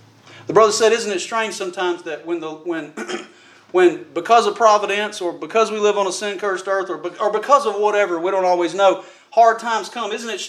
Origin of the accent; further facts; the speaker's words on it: Birmingham, Alabama, United States; when I was growing up in Birmingham, I mean, I was robbed. I had a gun put to my head before. You know, when I was in public school, I had to fight for my life in Birmingham, Alabama.